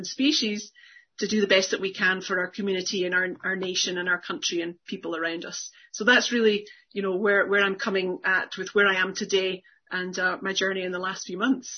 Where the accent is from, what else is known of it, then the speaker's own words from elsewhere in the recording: United States; as I'm an American, you know, I was coming to understand what really privilege was.